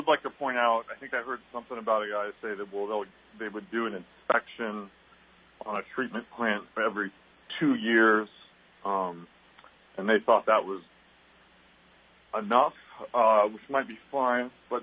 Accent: Anchorage, Alaska, United States; I'm born and raised in Alaska, in Anchorage, and I started shipping at 19 years old.

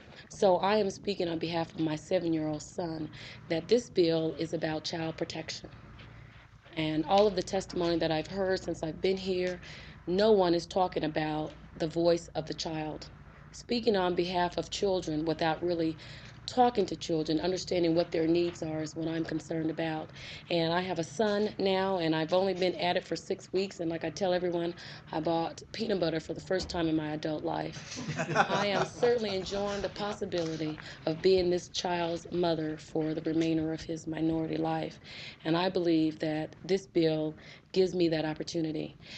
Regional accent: Anchorage, Alaska, United States; I'm from Anchorage.

